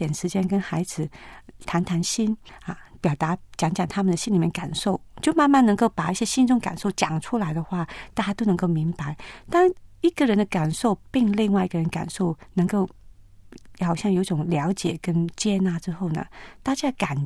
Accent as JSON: {"language": "Chinese", "country": "China", "said": "其实我们中国人不很善于表达自己感受，"}